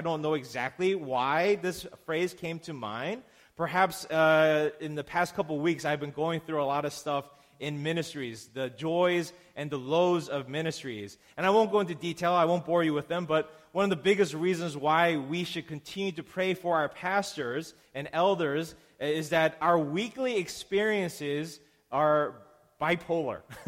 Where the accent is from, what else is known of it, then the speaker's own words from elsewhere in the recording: Virginia, United States; I'm from Northern Virginia. I lived in Northern Virginia most of my life.